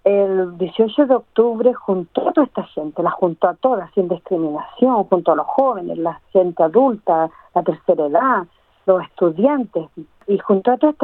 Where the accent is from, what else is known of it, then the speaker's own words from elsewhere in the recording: Chile; moved away; esperanzador para mí como chilena en el exterior, porque durante toda nuestra vida de exilio hemos estado atentos a todo lo que ocurre en Chile